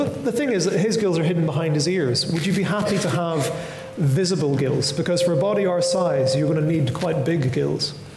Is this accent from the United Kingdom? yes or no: yes; Northern Ireland, United Kingdom; because I'm from Northern Ireland.